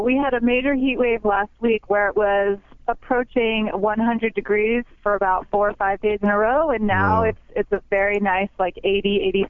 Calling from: Brooklyn, New York, United States; I'm calling you from beautiful, sunny Brooklyn, New York.

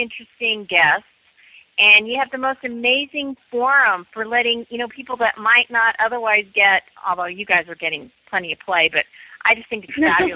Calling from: Boulder, Colorado, United States; I'm calling from Boulder, Colorado.

